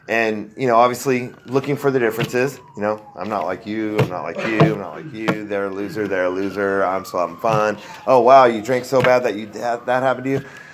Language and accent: English; San Jose, California, United States; So, yeah, I grew up in San Jose, California.